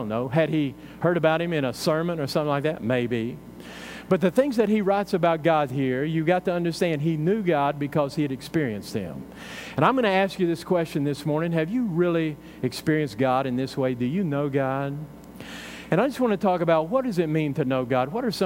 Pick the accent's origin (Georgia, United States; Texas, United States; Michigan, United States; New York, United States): Texas, United States; You know, Donna and I, we didn't grow up down here on the coast. You know, we grew up there in North Texas and everything.